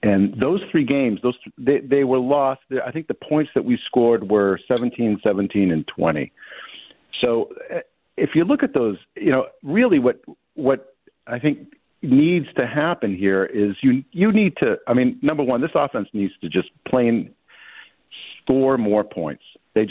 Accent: Maine, United States; I'm from Maine. I am probably the biggest Steeler fan that ever existed in this state.

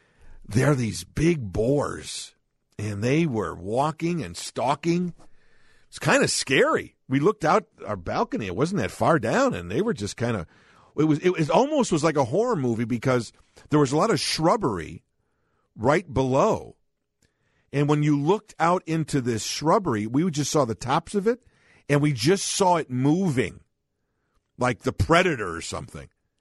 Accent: Chicago, Illinois, United States; As I said, I was born and raised here in Chicago, and so that's where I learned to drive.

